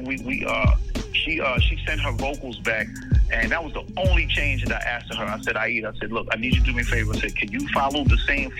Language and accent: English; New Jersey, United States; Yeah, so for me, growing up in Jersey